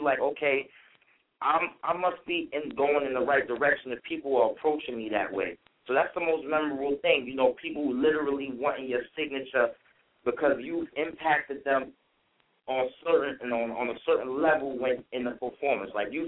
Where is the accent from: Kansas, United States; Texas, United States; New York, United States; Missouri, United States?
New York, United States; New York City; because, see, I'm from Harlem and everything, but I write from a different perspective, you know.